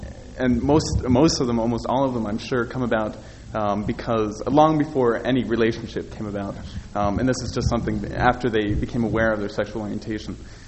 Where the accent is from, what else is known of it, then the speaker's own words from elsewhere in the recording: United States; Let me just add that I grew up in the East, about an hour and a half outside of New York City.